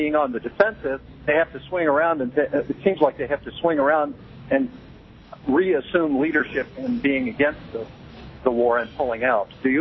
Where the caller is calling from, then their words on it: Oakland, California, United States; I'm calling from, Oakland, but the road.